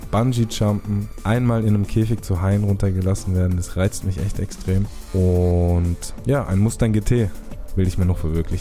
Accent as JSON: {"language": "German", "region": "Southern Germany", "country": "Germany", "said": "Ich komme aus dem schönen Süddeutschland, genauer gesagt vom Bodensee."}